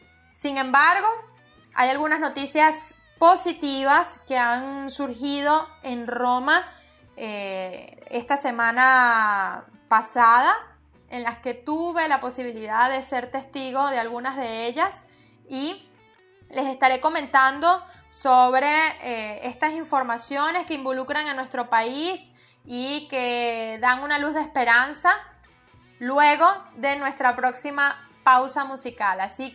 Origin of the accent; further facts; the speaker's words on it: Venezuela; Yo no sé, honestamente, como venezolana, cuál es el objetivo de seguir aceptando este proceso